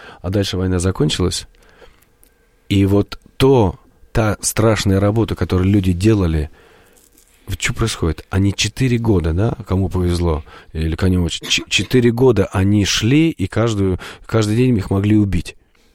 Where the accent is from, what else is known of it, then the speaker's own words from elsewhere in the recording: Russia; я испытываю гордость, что я тоже россиянин